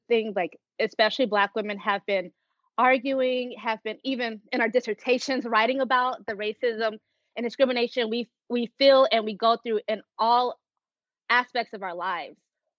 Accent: Decatur, Georgia, United States; I'm from Atlanta, actually Decatur, where it's greater.

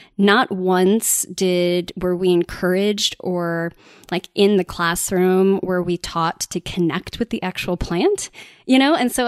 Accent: Chicago, Illinois, United States; Because I grew up in Chicago, but you know I connected with plants in my grandmother's gardens.

